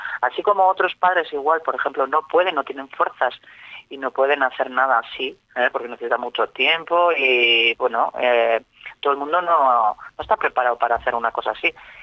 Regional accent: Ondarroa, Basque Country, Spain; yo soy de Ondarroa

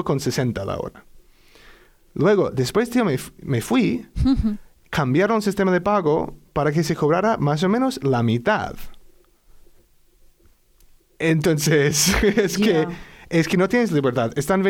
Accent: Seattle, Washington, United States; Spanish is a second language; moved away; yo soy de Estados Unidos, como probablemente se puede notar. Y vengo de Seattle.

